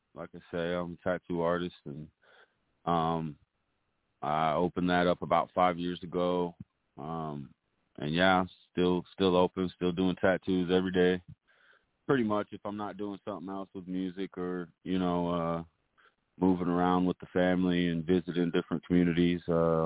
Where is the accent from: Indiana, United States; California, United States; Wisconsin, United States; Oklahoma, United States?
Oklahoma, United States; Again, I'm Muscogee Creek from Oklahoma